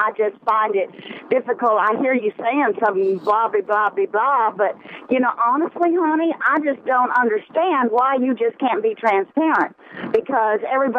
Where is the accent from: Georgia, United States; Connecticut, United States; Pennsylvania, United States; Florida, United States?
Georgia, United States; No, I'm from Georgia.